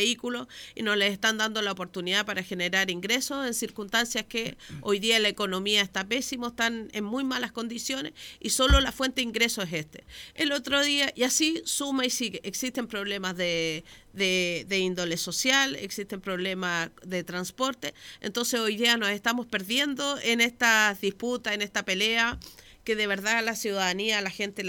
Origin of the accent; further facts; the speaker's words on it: Casablanca, Valparaíso, Chile; tengo la cercanía con la gente, soy de Casablanca